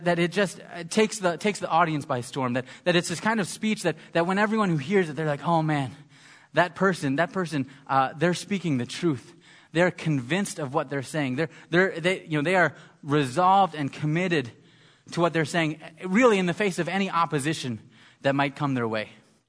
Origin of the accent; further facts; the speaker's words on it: Scotland, United Kingdom; being Scottish, I know there's a little animosity between the Scottish and the English.